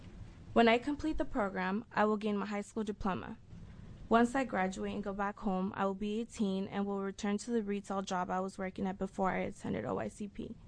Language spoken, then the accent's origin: English; Beaverton, Oregon, United States; I'm 70 years old and I'm from Beaverton, Oregon.